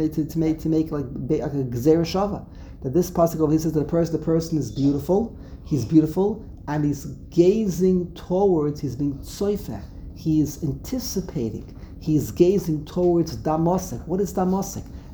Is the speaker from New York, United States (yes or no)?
yes; Brooklyn, New York, United States; He referred to me … I come from Flatbush.